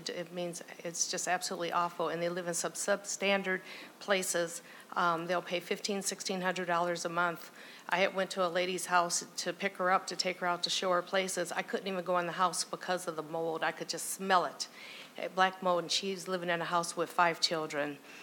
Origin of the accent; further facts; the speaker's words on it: Minneapolis, Minnesota, United States; And I grew up in South Minneapolis in the Bryant Central neighborhood.